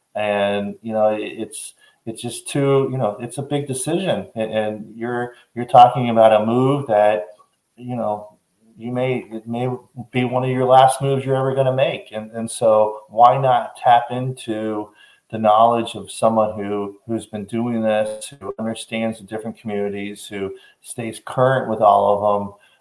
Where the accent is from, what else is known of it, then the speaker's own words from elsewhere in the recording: Fort Lauderdale, Florida, United States; also born or lived in New York / Washington, D.C.; So I am a native Floridian. So I was born and raised over in Fort Lauderdale on the East Coast.